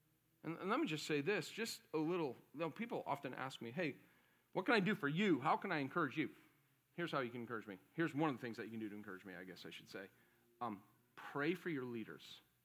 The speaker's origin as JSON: {"language": "English", "country": "Ireland", "said": "I'm Irish and I will fight, okay?"}